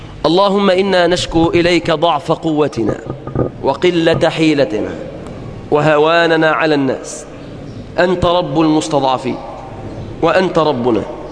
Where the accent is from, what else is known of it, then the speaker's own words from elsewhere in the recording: Egypt; بلادنا مصر